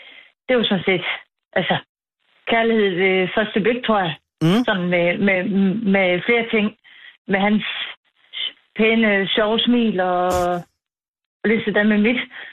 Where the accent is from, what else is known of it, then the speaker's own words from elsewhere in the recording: Vridsted, Central Denmark Region, Denmark; Jeg er 16 km fra Skive, der hedder en lille by, der hedder Vridsted.